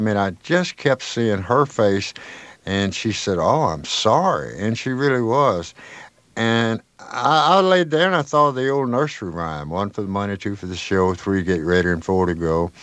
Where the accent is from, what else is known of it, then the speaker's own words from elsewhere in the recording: Jackson, Tennessee, United States; I'd seen a few of them around my hometown in Jackson, Tennessee